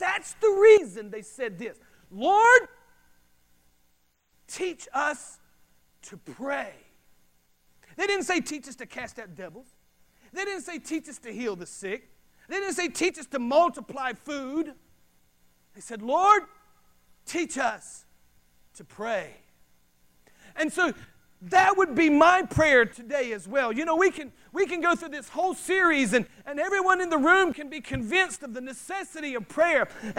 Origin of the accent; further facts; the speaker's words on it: the South, United States; sometimes I was born and raised in the South, but even me, I could barely understand this guy sometimes.